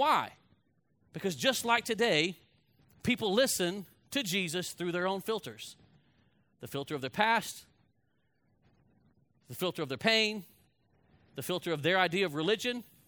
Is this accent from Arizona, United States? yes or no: no; Fort Worth, Texas, United States; I said, I'm from Fort Worth, but honestly, man, don't spend time wasting talking to me.